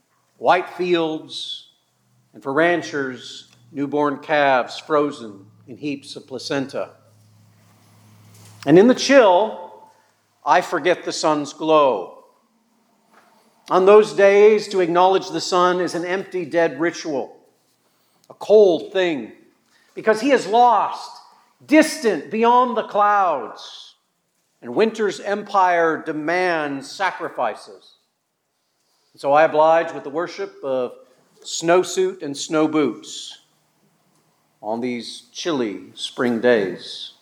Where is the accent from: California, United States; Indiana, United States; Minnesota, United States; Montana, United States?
Montana, United States; Well, when I was growing up in Montana, it seemed like just about every other year we would have a spring snowstorm that put a winter chill over the countryside.